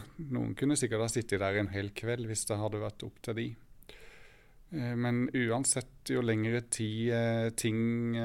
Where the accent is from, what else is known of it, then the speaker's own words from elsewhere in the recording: Southern Norway, Norway; Hvis jeg hadde kjørt bårebil hjemme på Sørlandet